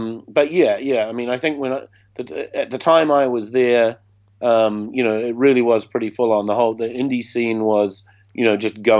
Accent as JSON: {"language": "English", "country": "New Zealand", "said": "hey, we're from New Zealand, we'll play at a gig for free"}